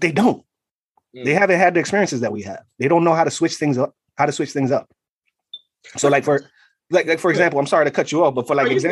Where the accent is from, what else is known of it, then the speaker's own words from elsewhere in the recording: Bronx, New York, United States; I'm Puerto Rican from the South Bronx, grew up in poverty.